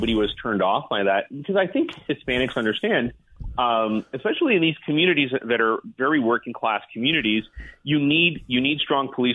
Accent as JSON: {"language": "English", "country": "United States", "tie": "born or raised there", "said": "My wife has only been in this country for 6 years. I was born and raised in this country"}